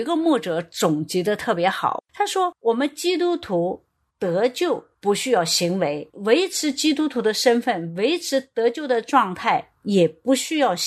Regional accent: Yangtze River area, China; 我从小在那长江边长大

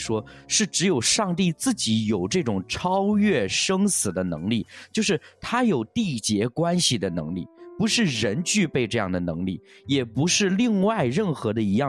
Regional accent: China

